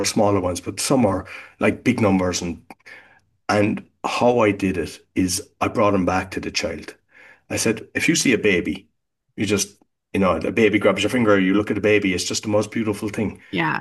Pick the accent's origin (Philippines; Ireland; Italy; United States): Ireland; now in Bonn, Germany; I'm living in Bonn, but I'm Irish